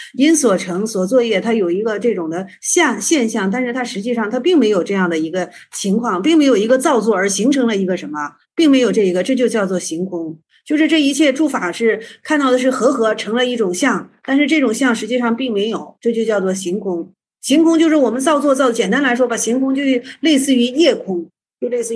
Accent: China; 我们中国人说话直接

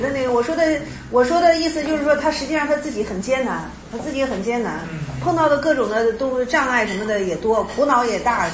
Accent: China; 我们中国人啊，已经是比外国人已经是很强调因果了。

